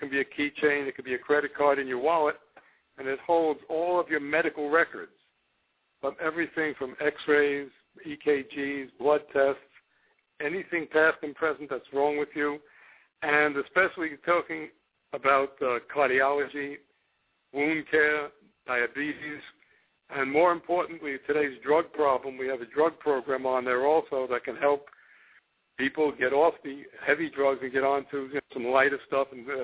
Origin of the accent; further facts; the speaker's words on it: Miami, Florida, United States; I'm from Miami, Florida